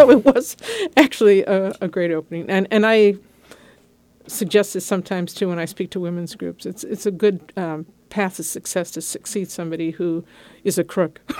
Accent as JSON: {"language": "English", "town": "Los Angeles", "region": "California", "country": "United States", "tie": "born or raised there", "said": "I grew up in Los Angeles. And after I graduated from college, I wanted to go back east."}